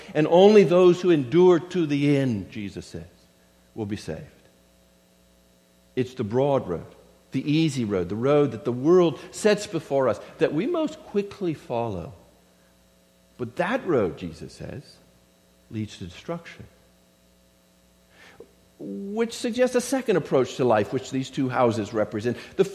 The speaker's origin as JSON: {"language": "English", "region": "Florida", "country": "United States", "tie": "born or raised there", "said": "As many of you know, I grew up in Florida"}